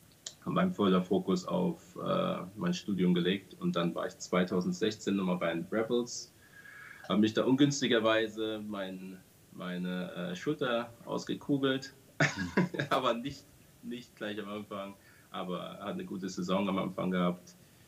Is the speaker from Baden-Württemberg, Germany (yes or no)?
no; Ansbach, Bavaria, Germany; Ursprünglich komme ich aus Bayern, aus Ansbach. Bin da geboren. Bin dann hier nach Rheinland-Pfalz gezogen